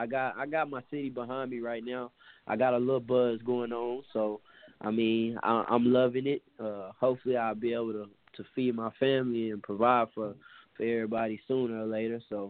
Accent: Austin, Texas, United States; I'm originally from Austin, Texas. I was born and raised in Austin, Texas.

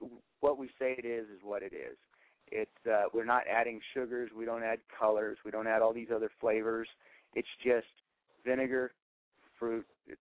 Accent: California, United States; I grew up here in the Central Valley of California on the family farms.

